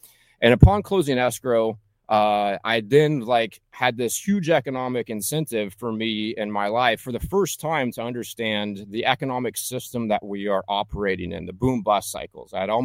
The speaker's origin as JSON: {"language": "English", "region": "California", "country": "United States", "tie": "born or raised there", "moved": "as an adult", "lives_now": "Northern California, United States", "said": "So I moved to Northern California in 2009. I grew up in Southern California."}